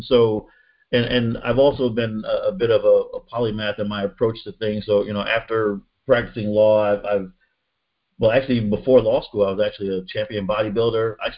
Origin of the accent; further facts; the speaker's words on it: Philadelphia, Pennsylvania, United States; I'm a black man in America. I grew up in Philly. I never lived in a safe space.